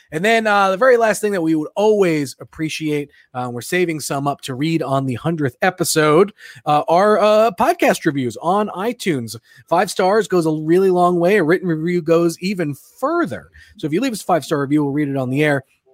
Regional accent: Long Island, New York, United States; so I grew up on Long Island. And so obviously I had, had a bunch of beach.

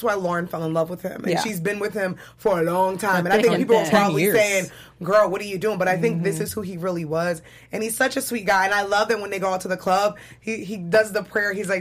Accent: New York, United States; I'm from New York, so I can say that.

